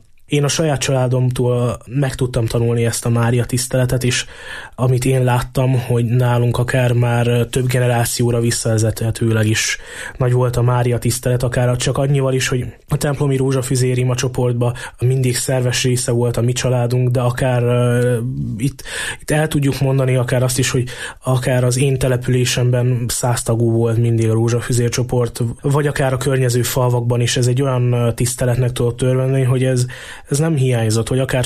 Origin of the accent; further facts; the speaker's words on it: Southern Slovakia, Slovakia; felvidéki vagyok, tehát a legközelebbi kegyhely számunkra Mária Pócs, az igazából egy körülbelül 80 kilométerre van tőlünk